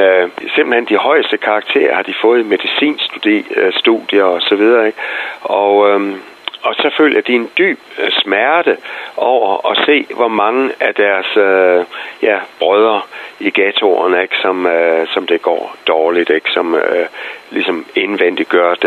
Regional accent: Central Denmark Region, Denmark; now in Copenhagen, Denmark; jeg voksede op i ude i Vestjylland, ikke, eller min naboer her i København

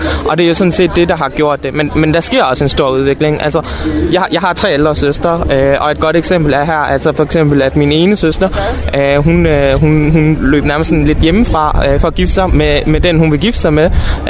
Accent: Sri Lanka; jeg kommer også fra Sri Lanka

